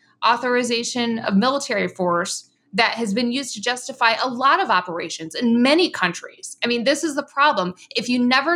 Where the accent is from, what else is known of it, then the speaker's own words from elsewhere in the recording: United States; that's just as an American, we've invested so much in this project.